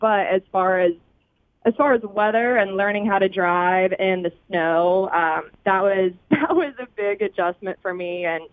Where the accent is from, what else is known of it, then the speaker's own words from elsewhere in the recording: Fayetteville, Georgia, United States; moved away as an adult; now in Pittsburgh, United States; but I'm actually originally from Georgia. So I'm from Fayetteville, born and raised, went to high school there, and then went to college at UGA